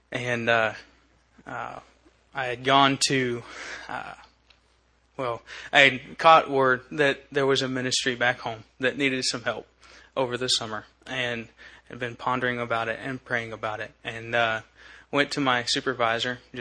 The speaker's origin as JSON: {"language": "English", "region": "Georgia", "country": "United States", "said": "where are you from? Georgia."}